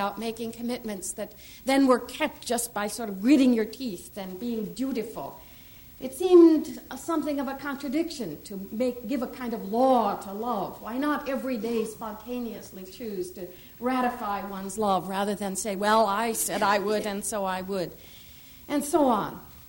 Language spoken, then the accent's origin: English; Minnesota, United States; I was born and raised in the Midwest, that is in Minnesota, so I always feel like I'm coming home when I head to the Midwest.